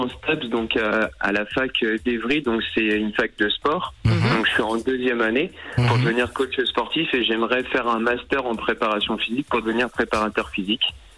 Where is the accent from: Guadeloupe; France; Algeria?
Algeria; Kabylie; Mais en plus, on est kabyle tous les deux, donc c'est nickel.